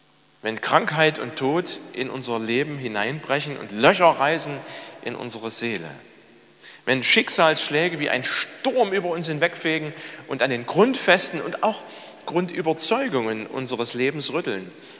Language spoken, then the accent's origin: German; Bärenwalde, Saxony, Germany; Ich erinnere mich an meine Kindheit in Bärenwalde, nicht weit von hier, an der Grenze zum Vogtland.